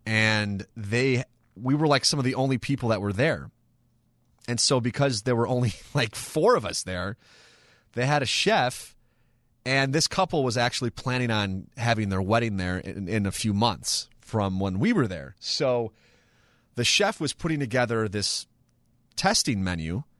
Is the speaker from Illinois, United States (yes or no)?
yes; Chicago, Illinois, United States; And then I said, oh, yeah, we're from Chicago, thinking everyone's going to know Chicago, right?